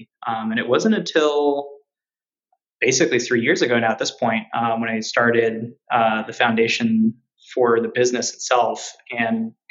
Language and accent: English; Chicago, Illinois, United States; We're both from Chicago. We're both Chicago born and raised natives, though I'm from mostly north side. His family's from the south side of Chicago.